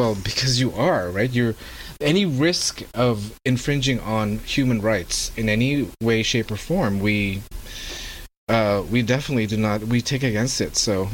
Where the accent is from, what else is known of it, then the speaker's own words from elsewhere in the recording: Canada; You just read it, and as a Canadian, you go, do they believe in what they're writing?